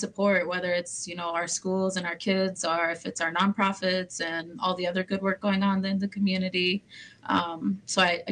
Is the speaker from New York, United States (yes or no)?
no; Saint Paul, Minnesota, United States; My family comes from the Turtle Mountain Band in North Dakota. And I was born and raised here in St. Paul, grew up here.